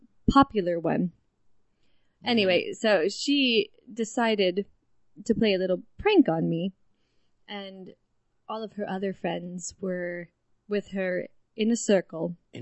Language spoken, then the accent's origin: English; England, United Kingdom; I'm from England.